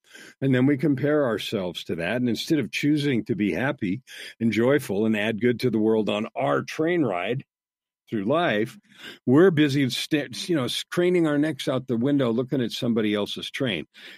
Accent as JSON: {"language": "English", "country": "Canada", "said": "As a Canadian, watch the political stuff unfold in the U.S., I'm just horrified."}